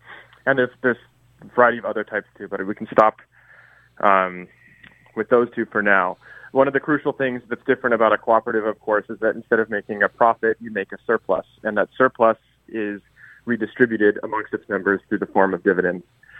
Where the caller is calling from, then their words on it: New York City, New York, United States; I'm calling from New York City right now.